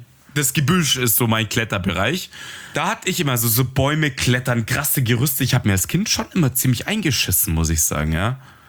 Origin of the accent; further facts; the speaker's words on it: Munich, Bavaria, Germany; Und ich komme halt mitten aus dem Ghetto in München